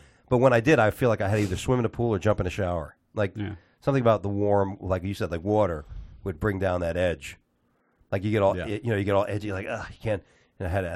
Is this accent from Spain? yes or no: no; Bahamas; I'm from the Bahamas.